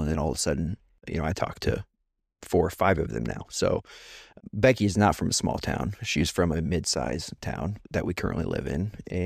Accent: Missouri, United States; I'm from Northwest Missouri and about 30 minutes north of Kansas City and grew up in a small town, graduated with 58 people.

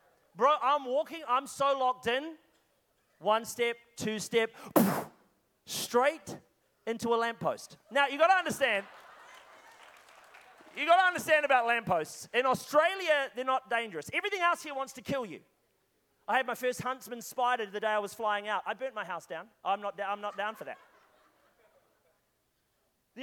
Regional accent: Scotland, United Kingdom; Like, you got to understand, I'm Scottish.

